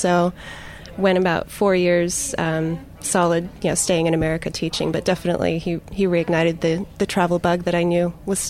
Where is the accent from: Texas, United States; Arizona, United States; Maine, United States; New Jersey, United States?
Arizona, United States; Phoenix; also born or lived in Denver, Colorado; I grew up in southwest U.S., Phoenix, Arizona, but I was living in Denver, Colorado at the time, working as a Spanish teacher